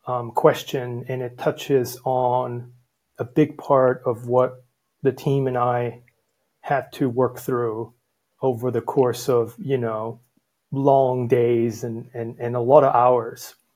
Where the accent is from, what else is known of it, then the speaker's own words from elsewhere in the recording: Salzburg, Austria; My background's in computer science and statistics, and I'm originally from Salzburg, Austria. So, central Europe, I suppose.